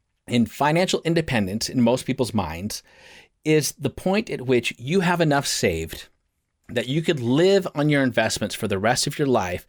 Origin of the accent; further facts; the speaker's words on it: Portland, Oregon, United States; I'm from Portland. Let's just be clear. I'm from Portland. In Portland, we have a very specific way we think, most of us.